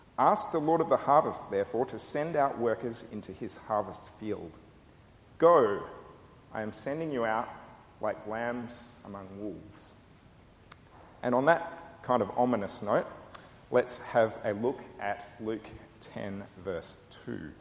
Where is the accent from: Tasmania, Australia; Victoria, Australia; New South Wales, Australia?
Victoria, Australia; Horsham; Now, I'm a Wimmera boy. I grew up near Horsham